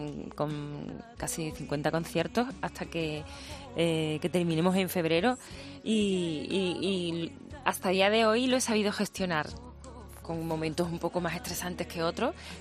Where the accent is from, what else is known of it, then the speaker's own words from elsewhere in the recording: Coria, Andalusia, Spain; yo vivo donde yo he nacido, en Coria, cerca de donde yo me he criado, o sea, con todo intacto, ¿no?